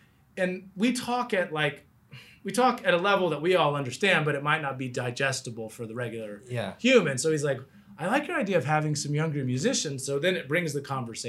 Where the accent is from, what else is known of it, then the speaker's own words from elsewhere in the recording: Dallas, Texas, United States; I was like, you know, I'm from Dallas.